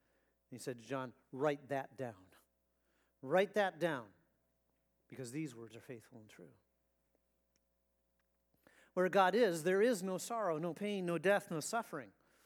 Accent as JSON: {"language": "English", "region": "South Dakota", "country": "United States", "tie": "born or raised there", "moved": "yes", "lives_now": "South Africa", "said": "I grew up in South Dakota. I can imagine never locking my front door."}